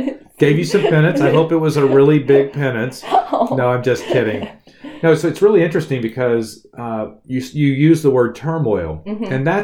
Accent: North Carolina, United States; I know I'm from North Carolina.

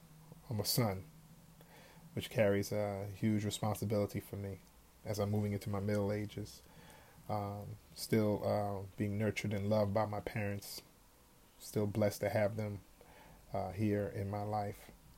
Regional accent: Chicago, Illinois, United States; I have to say that I'm a Chicagoan, whether they like it or not. I'm here to stay. I know I didn't go to none of your high schools. No, I didn't go to none of your elementary schools.

